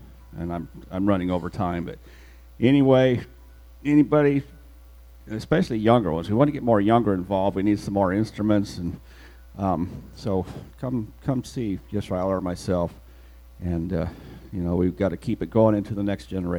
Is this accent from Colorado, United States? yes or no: yes; Colorado, United States; All right. So at that time, there was a lot of groups in the South, but I grew up in Colorado, so there wasn't a lot going on in that field